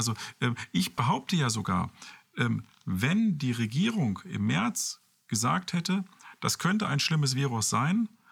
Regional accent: Osterode am Harz, Lower Saxony, Germany; ich war jetzt gerade in Osterode, meiner Heimatstadt, wo meine Eltern leben.

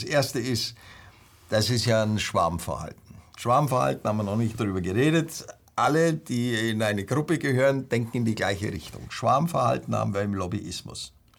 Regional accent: Munich, Bavaria, Germany; dass der mich als Münchner da in Berlin vertritt.

